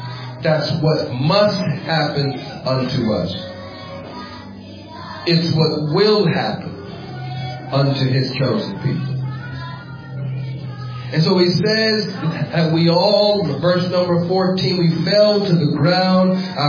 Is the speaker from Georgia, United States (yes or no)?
no; California, United States; I'm from California. There's a lot of Mexicans in California.